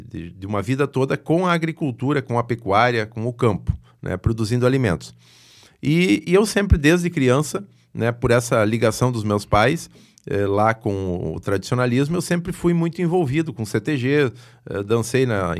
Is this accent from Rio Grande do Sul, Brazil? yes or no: yes; Santo Augusto, Rio Grande do Sul, Brazil; also born or lived in Ijuí; Bom, eu sou nascido em Ijuí, mas sempre morei e me criei no interior de Santo Augusto, lá na propriedade dos meus pais, que eles até hoje residem lá.